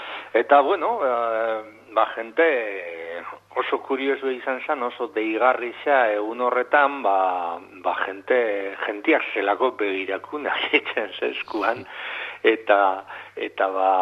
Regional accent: Eibar, Basque Country, Spain; now in Lekeitio, Spain

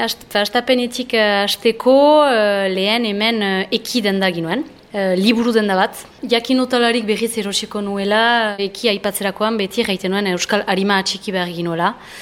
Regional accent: Méharin, Nouvelle-Aquitaine, France; niretzat garrantzitsua da Euskaldun gisa eta Miahitztar gisa sortzez.

